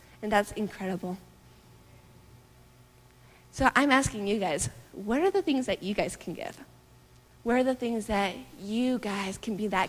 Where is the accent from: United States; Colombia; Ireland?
Colombia; even though I was a missionary growing up in Colombia